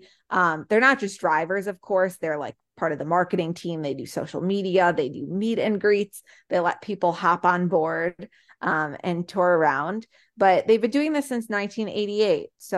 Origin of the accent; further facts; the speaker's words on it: Chicago, Illinois, United States; I'm from the Chicagoland area.